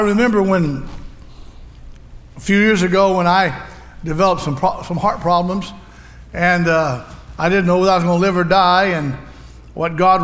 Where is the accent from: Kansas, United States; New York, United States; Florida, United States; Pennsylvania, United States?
Florida, United States; I grew up in Florida all my life, lived all my life in Florida. And I love Florida.